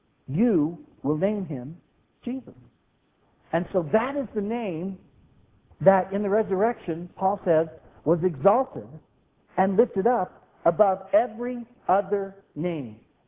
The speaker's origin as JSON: {"language": "English", "country": "United States", "said": "And besides that, I'm an American, and Americans are supposed to pretty much do what we want"}